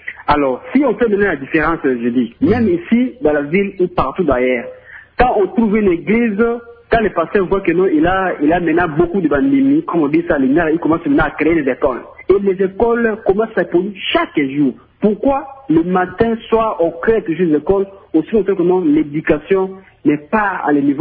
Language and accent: French; Mbandaka, Équateur, DR Congo; moi je fais allusion ici chez nous à Manaka, à l'Équateur